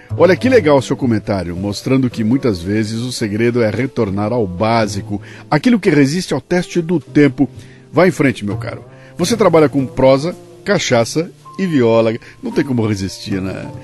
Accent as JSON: {"language": "Portuguese", "town": "Bauru", "region": "São Paulo", "country": "Brazil", "tie": "born or raised there", "said": "Eu vou pensar em Bauru, por exemplo, a minha cidade natal."}